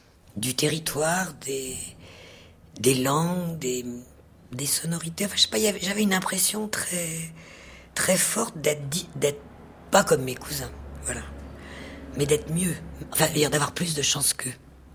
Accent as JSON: {"language": "French", "country": "France", "also_born_or_lived": "West Africa", "said": "vivre en tant que petite Française, avec ma famille, en allant dans des écoles françaises, parce que je vivais dans une Afrique francophone, c'est-à-dire grosso modo l'Afrique de l'Ouest et très peu l'Afrique de l'Est, mais l'Afrique francophone."}